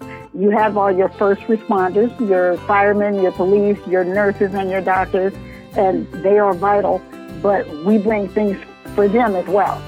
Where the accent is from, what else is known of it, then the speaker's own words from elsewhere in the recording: Cattle Mills, Texas, United States; I'm in Texas at the time. I'm from Cattle Mills. It's about 30 miles east of Dallas